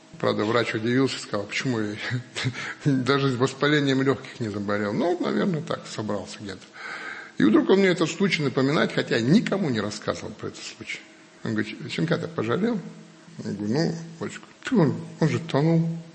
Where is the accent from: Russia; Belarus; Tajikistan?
Russia; Chukotka Autonomous Okrug; Ну, родился на Чукотке. Родился, жизнь на Чукотке. То есть у нас одна школа на 4 поселка. Это 9 месяцев в интернате.